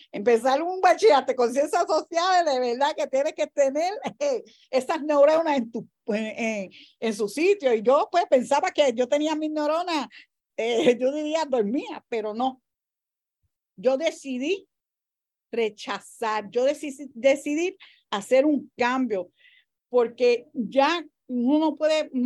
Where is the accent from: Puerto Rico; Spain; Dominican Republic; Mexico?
Puerto Rico; siendo yo puertorriqueña